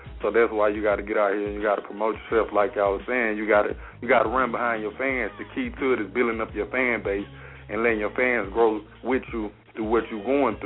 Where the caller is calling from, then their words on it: Columbus, Mississippi, United States; I'm calling from Columbus, Mississippi.